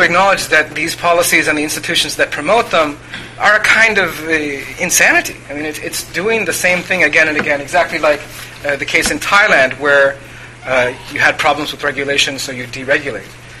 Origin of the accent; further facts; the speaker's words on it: United States; And for myself, as an American, one example of us losing that struggle